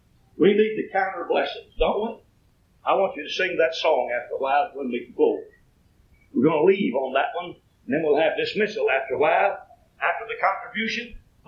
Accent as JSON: {"language": "English", "country": "United States", "said": "thank God I'm an American."}